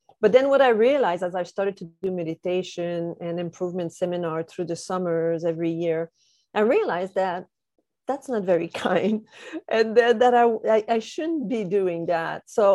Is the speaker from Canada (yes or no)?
yes; Canada; now in Vancouver, Canada; I'm French Canadian. I live in Vancouver, British Columbia. I've been here 25 years, so it's pretty much home now.